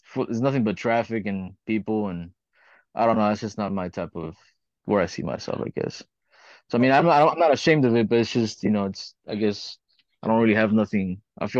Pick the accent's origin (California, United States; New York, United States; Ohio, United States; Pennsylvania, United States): California, United States; Huntington Park; I grew up more around the Huntington Park area.